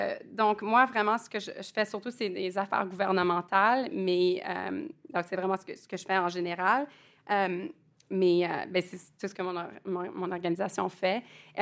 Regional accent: Ottawa, Ontario, Canada; now in Toronto, Canada; Je suis basée à Toronto, mais je viens d'Ottawa. J'ai étudié à l'Université d'Ottawa

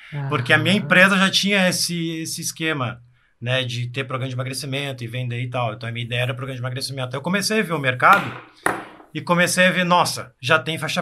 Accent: Porto Alegre, Rio Grande do Sul, Brazil; Porto Alegre, Granville, aqui

